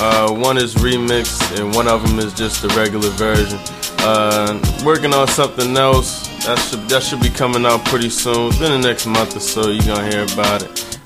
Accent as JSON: {"language": "English", "town": "Annapolis", "region": "Maryland", "country": "United States", "said": "I'm from Annapolis"}